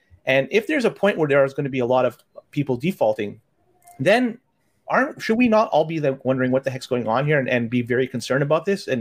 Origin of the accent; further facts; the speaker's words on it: Canada; something that is concerning to me as a Canadian is if there is a lot of people defaulting